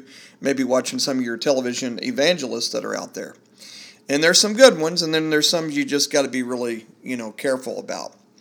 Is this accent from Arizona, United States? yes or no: no; Texas, United States; I grew up in Texas all my life. I'm a native Texan